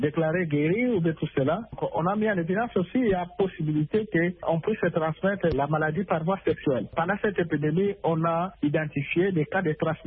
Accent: DR Congo; On a fait l'évaluation d'ailleurs chez nous en République démocratique du Congo

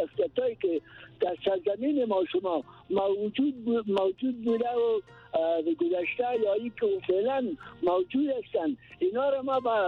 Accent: Ghazni, Afghanistan; به خاطر از اینکه من از غزنی هستم

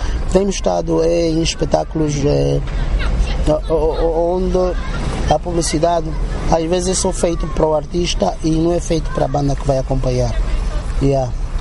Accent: Angola; Cada angolano deve defender a sua identidade de forma firme.

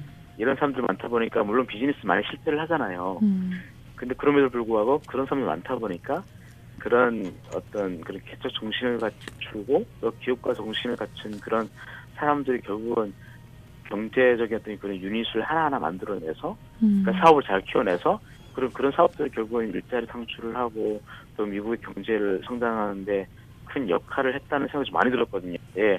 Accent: North Korea; now in South Korea; 제가 그 북한 출신 북한 탈북자 청년으로서

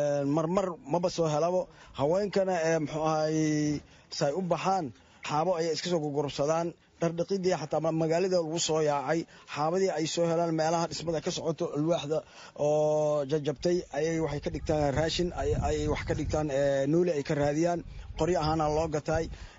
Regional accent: Janaale, Lower Shabelle, Somalia

